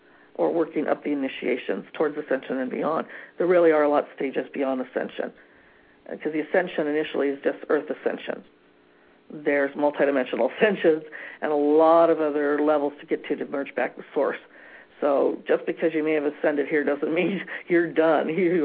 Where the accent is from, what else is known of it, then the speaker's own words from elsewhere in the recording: Fresno, California, United States; born there; I was born in Fresno, actually. It's interesting I picked that town.